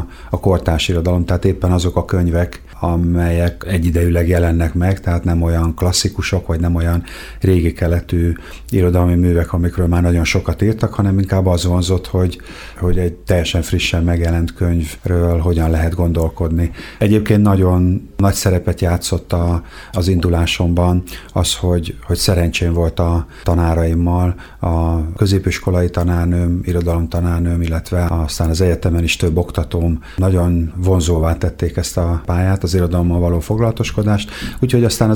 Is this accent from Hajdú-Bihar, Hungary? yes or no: yes; Debrecen, Hajdú-Bihar, Hungary; én ugye tőzsgyökeres debreceni vagyok, és a Kossuth Egyetemre jártam, és ott is maradtam 1991-ben.